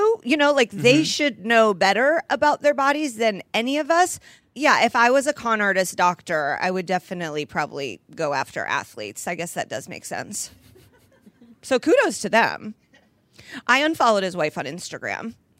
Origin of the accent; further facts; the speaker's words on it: Indiana, United States; So obviously kicking off in my home state of Indiana.